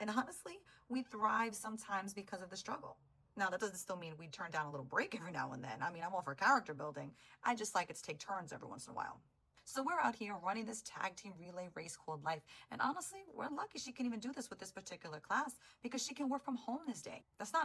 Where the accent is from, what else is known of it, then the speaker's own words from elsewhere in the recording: Bronx, New York, United States; And let's be clear, I was born and raised in the Bronx.